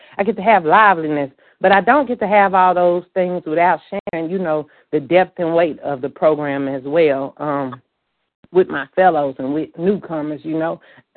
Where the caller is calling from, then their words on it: Tennessee, United States; in Tennessee.